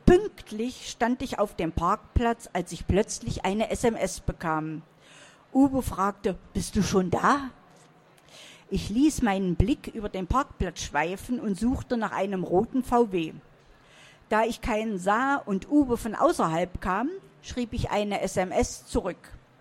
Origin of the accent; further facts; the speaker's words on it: Saxony-Anhalt, Germany; Ich komme aus dem Salzlandkreis und wir kochen eigentlich relativ deftig.